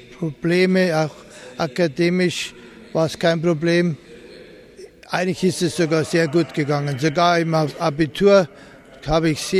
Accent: Durban, KwaZulu-Natal, South Africa; German is a second language; also born or lived in Eastern Cape; Komme eigentlich von der Ostkap, von Isana. Pisana. Aber eigentlich aufgewachsen bin ich dann in Durban.

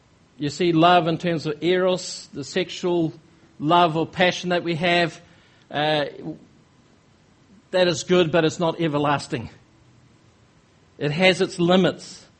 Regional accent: Norway; growing up in Norway, they're the most read nation in the world

